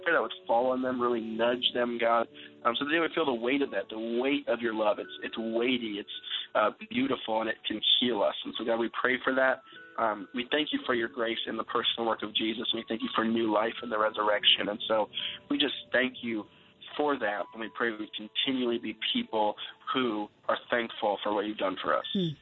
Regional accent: Seattle, Washington, United States; You know, I grew up in Seattle, so in Seattle as it is in heaven

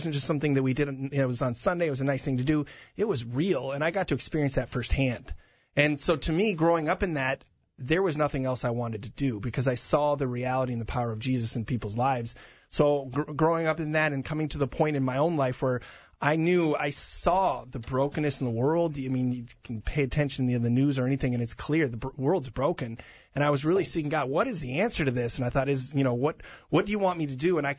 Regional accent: Amsterdam, North Holland, Netherlands; Yeah, I mean, I grew up born and raised in Amsterdam. We would, you know, lived right in the center of the city.

